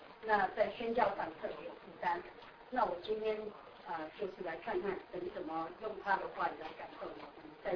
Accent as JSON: {"language": "Chinese", "country": "Taiwan", "said": "因为我是从台湾来，"}